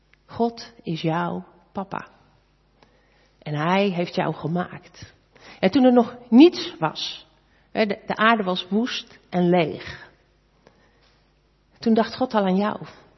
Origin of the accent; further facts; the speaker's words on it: Katwijk, South Holland, Netherlands; Ik kom uit Katwijk, een vissersdorpje.